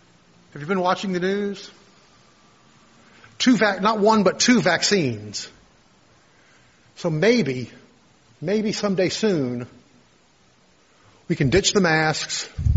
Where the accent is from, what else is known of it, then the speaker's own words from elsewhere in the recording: Texas City, Texas, United States; I can remember growing up in Texas City and people driving from there into downtown to work